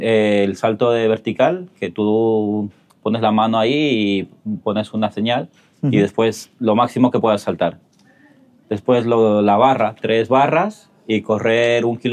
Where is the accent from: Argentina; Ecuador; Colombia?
Ecuador; now in Barcelona, Spain; yo soy de Ecuador. Bueno, llevo aquí viviendo 24 años ya en Barcelona.